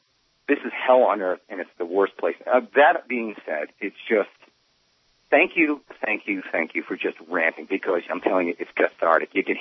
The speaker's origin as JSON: {"language": "English", "region": "New York", "country": "United States", "tie": "born or raised there", "lives_now": "Santa Rosa, United States", "said": "And I live in Santa Rosa, but I was born and raised in New York, and I was in New York, in Manhattan, saw the plane fly over my head on Broadway and go down."}